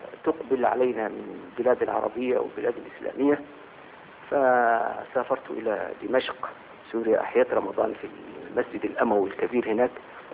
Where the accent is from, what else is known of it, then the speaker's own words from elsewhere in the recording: Upper Egypt, Egypt; كنت مترددا في إقامتي في القاهرة أو أكون إقامتي في بلادي الصعيد